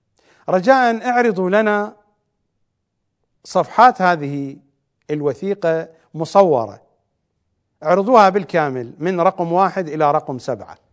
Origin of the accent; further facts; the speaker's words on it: Iraq; accent: Iraqi; البوغة يعني السرقة، بلهجتنا العراقية نقول البوغة